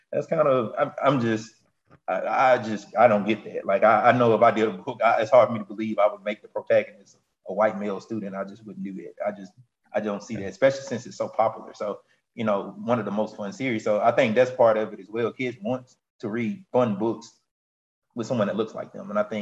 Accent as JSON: {"language": "English", "region": "Mississippi", "country": "United States", "said": "I'm from Mississippi."}